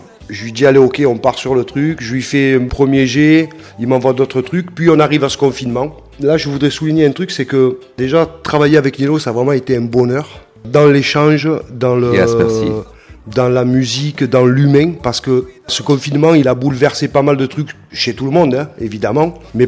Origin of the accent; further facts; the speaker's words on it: Port-de-Bouc, Provence-Alpes-Côte d'Azur, France; On a grandi ensemble au Comte à Port-de-Bouc